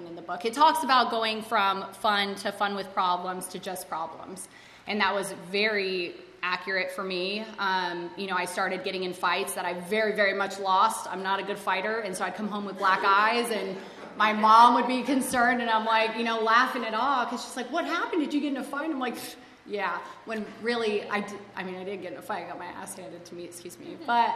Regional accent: Palmdale, California, United States; I am from here. I'm from Palmdale, California, and I grew up in a wonderful home.

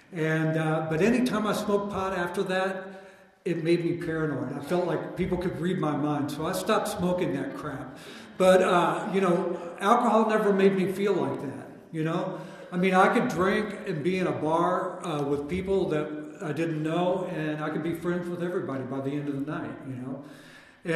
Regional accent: Kentucky, United States; moved away as an adult; So I grew up in Kentucky, and … I came out here to be a rock star.

